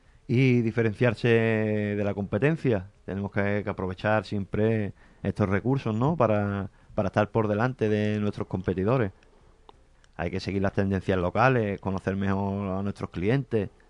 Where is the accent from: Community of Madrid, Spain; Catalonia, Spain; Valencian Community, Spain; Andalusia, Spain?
Andalusia, Spain; Somos andaluces, vamos a responder con arte